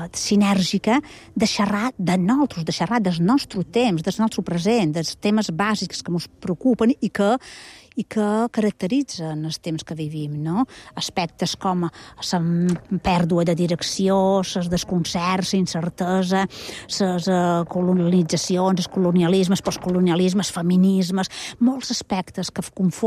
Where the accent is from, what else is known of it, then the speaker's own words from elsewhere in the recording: Balearic Islands, Spain; som menorquina